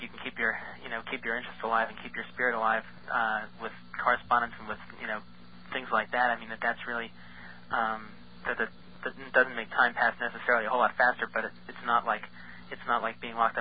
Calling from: Berkeley, California, United States; calling from Berkeley.

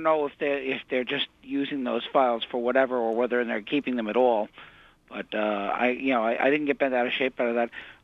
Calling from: New York, United States; Rockland County, New York.

